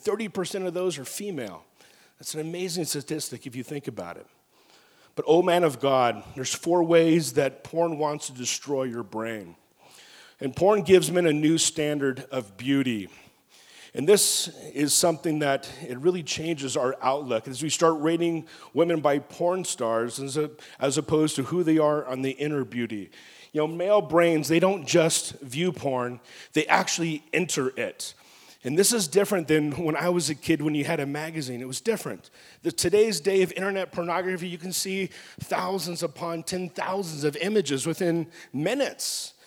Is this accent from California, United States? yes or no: yes; Los Angeles, California, United States; I was building a fort, you know, on some railroad tracks, and I grew up in South LA area.